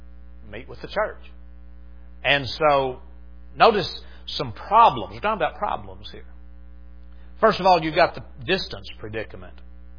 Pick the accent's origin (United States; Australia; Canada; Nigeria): United States; the South; I'm still going to say down because I'm a Southerner.